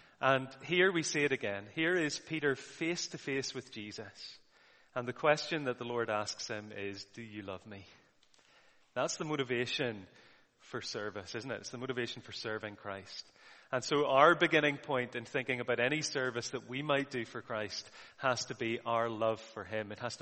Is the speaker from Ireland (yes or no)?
yes; Ireland; So even though I'm an Irishman, I think I managed to put the pages in number in order.